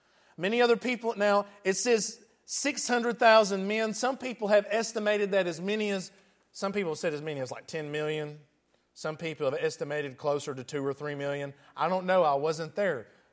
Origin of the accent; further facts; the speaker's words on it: Jackson, Tennessee, United States; I'm from Jackson, Tennessee.